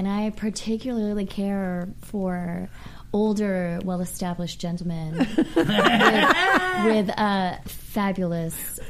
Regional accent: Kansas, United States; born there; But it's a small town in Kansas. It's 45 minutes south of Manhattan

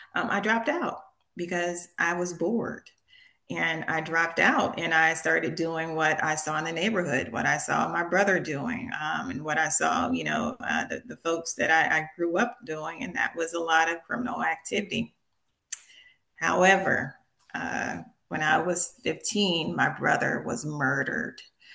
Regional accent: Long Beach, California, United States; you know, I grew up in East Long Beach in a marginalized community, underserved, to say the least, in the 80s during the crack epidemic.

